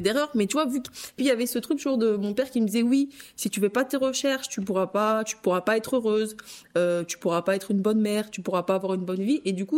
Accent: Madagascar; now in France; Je lui dis, je suis malgache, j'ai été adoptée à tel âge

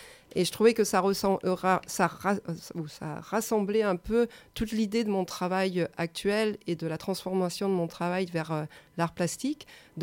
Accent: Marseille, Provence-Alpes-Côte d'Azur, France; moi je suis marseillaise aussi en plus

